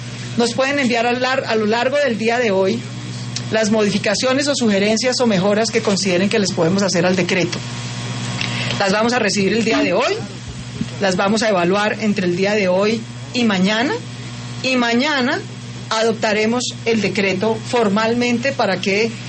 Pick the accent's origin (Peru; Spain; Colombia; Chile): Colombia; nosotros somos una sola región, somos los mismos colombianos